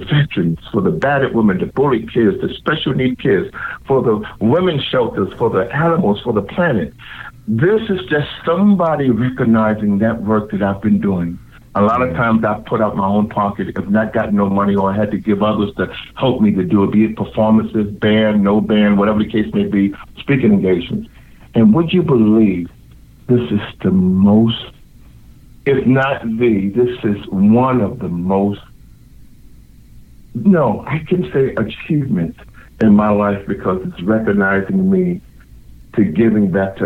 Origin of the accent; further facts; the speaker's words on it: Havelock, North Carolina, United States; But then we were raised in North Carolina, a little place called Havelock, down there in Harlem, where New Bern is. My mom and dad's from New Bern, North Carolina.